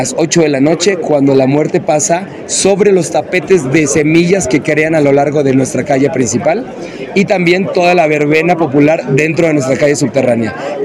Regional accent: Guanajuato, Mexico; Guanajuato capital. Entonces eso me hace sentirme orgulloso, presumir ese orgullo que tengo por mi tierra.

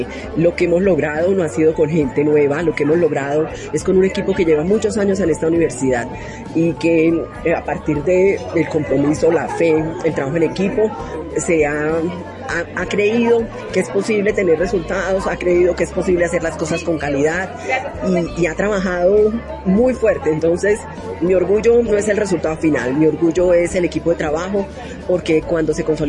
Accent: Santander, Colombia; soy primero una mujer santandereana, de una clase media que estudió con mucho esfuerzo

